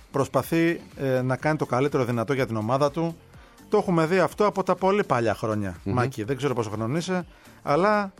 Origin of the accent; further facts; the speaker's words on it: Greece; Επειδή είμαστε Έλληνες και.